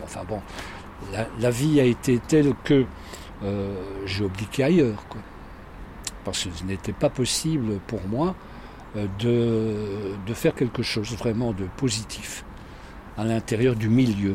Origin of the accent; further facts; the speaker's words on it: Liège, Wallonia, Belgium; Je suis liégeois, très liégeois